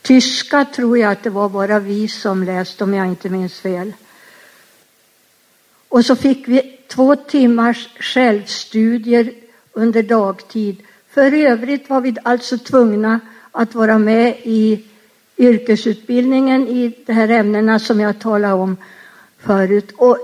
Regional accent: Sollefteå, Västernorrland County, Sweden; att jag skulle få börja i skolan hemma i Sollefteå

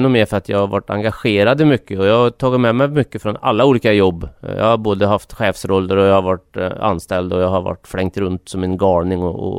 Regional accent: Hagfors, Värmland, Sweden; now in Västra Ämtervik, Sweden; jag är ju uppväxt i Hagfors på, alltså Hagfors är en liten bruksort liksom.

